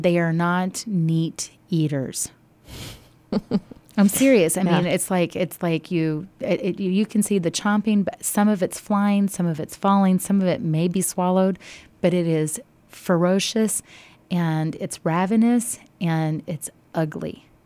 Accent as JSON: {"language": "English", "region": "the South", "country": "United States", "said": "I can't help that I'm from the South."}